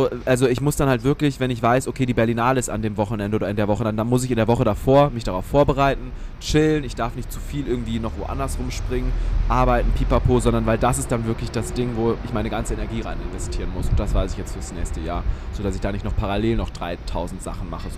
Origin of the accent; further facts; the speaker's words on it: Cologne, North Rhine-Westphalia, Germany; ich komme ja aus Köln.